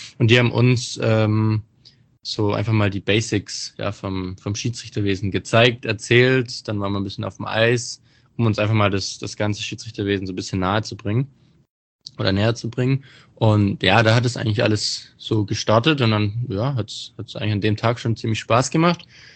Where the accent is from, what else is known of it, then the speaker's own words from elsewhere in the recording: Bietigheim, Baden-Württemberg, Germany; Also ich bin ja aus Bietigheim